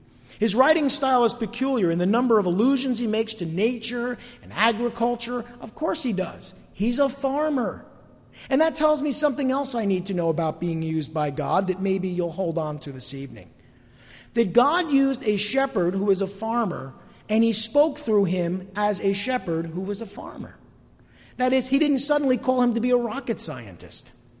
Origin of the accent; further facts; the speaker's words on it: New Jersey, United States; I'm a guy from North Jersey. This is the way I speak. This is who I am.